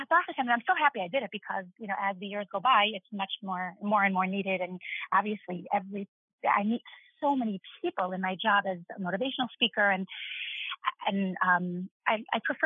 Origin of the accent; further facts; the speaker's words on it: Brooklyn, New York, United States; moved away as an adult; also born or lived in Israel / Mexico City, Mexico; now in San Diego, United States; I grew up in Brooklyn, New York, in a highly concentrated Orthodox community, got married, moved to Israel, lived there for 7 years, moved to Mexico City. I lived there for 11 years. And about 2 years ago, I moved to San Diego, California.